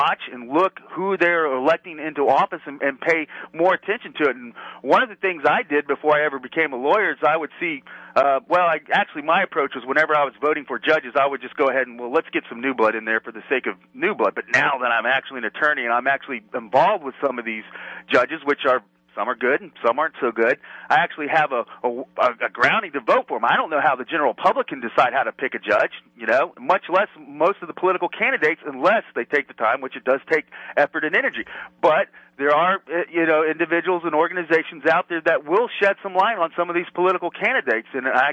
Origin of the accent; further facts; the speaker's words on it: Florida, United States; I'm a gun owner. I'm a country boy from Florida. I grew up hunting. I live on a ranch.